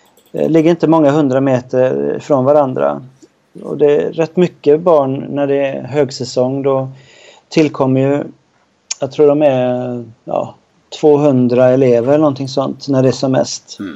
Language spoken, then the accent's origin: Swedish; Malaysia; jag är uppvuxen med vänstertrafik i Malaysia.